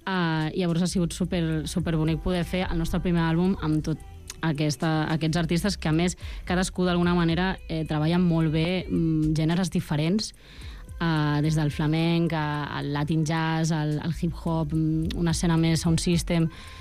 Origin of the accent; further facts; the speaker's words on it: Barcelona, Catalonia, Spain; som molt barcelonins, som molt de Barna.